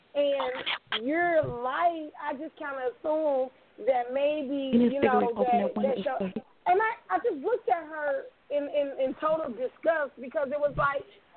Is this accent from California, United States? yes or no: no; Chicago, Illinois, United States; Because I can remember when I was growing up in Chicago